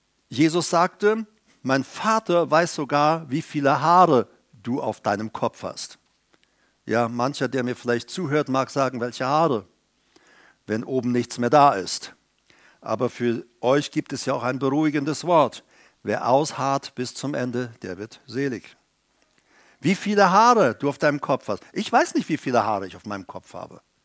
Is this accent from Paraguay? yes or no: yes; Paraguay; Aber ich komme ja aus Südamerika, aus Paraguay. Da ist es noch mal extremer.